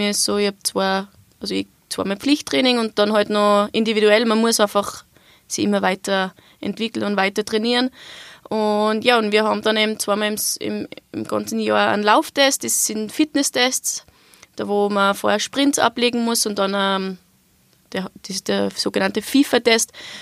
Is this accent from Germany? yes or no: no; Austria